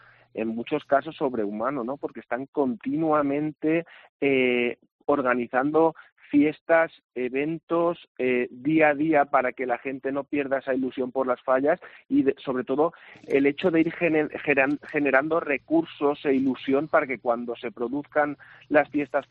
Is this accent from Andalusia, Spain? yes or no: no; Valencian Community, Spain; nos reuníamos para celebrar todo lo que nos define como valencianos